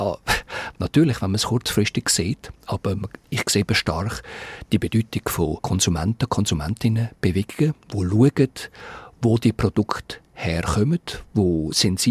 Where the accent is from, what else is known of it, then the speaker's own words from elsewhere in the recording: Switzerland; natürlich als Schweizer verweise ich auf das Basler Modell